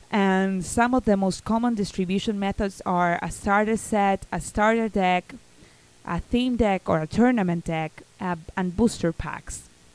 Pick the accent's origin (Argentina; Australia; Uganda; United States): Argentina; I mean, I'm from Argentina, and there are tournaments in Argentina.